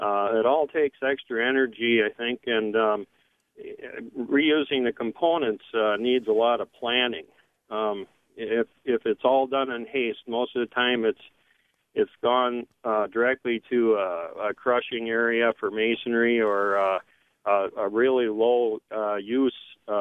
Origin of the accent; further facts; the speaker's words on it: Decorah, Iowa, United States; I'm from Decorah, Iowa, and my occupation is as a historic preservation mason.